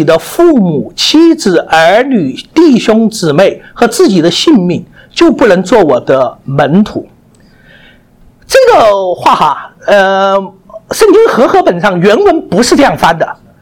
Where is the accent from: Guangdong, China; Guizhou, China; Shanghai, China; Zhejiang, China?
Guizhou, China; Guiyang; born there; 我是出生在贵州省贵阳市。